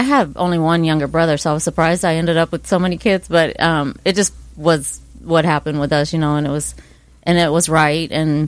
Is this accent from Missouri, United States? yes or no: yes; Kansas City, Missouri, United States; I mean, I grew up in Kansas City.